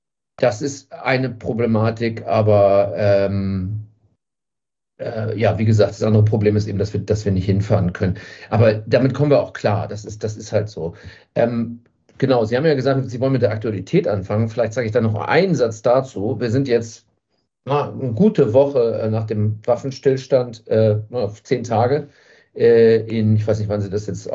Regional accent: Hamburg, Germany; moved away as an adult; also born or lived in Berlin; Ich bin Hamburger, geboren 1982, habe lange in Berlin gelebt, bin so seit 10 Jahren ungefähr im Nahen Osten, zwischenzeitlich auch in der Ukraine.

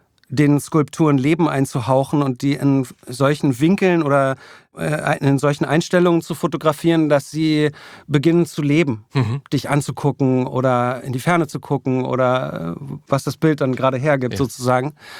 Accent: Berlin, Germany; ich bin dann eigentlich in Kladow aufgewachsen, ganz im Süden von Berlin. Es war noch ein Grundstück dazwischen und dann kam schon die Mauer. Also ich bin sozusagen wirklich an der absoluten Grenze West-Berlins

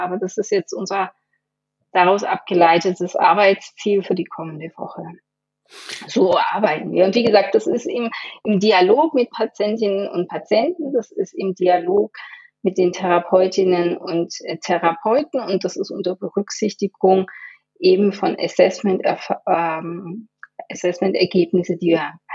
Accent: Stuttgart, Baden-Württemberg, Germany; accent: Stuttgart dialect; also jetzt sage ich es mal in meinem Stuttgarter Dialekt

